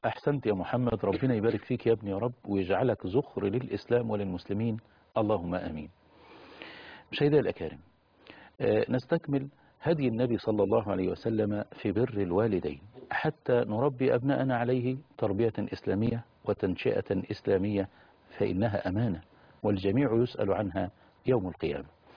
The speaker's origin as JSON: {"language": "Arabic", "town": "Mansoura", "region": "Dakahlia", "country": "Egypt", "said": "فأقول له: من المنصورة."}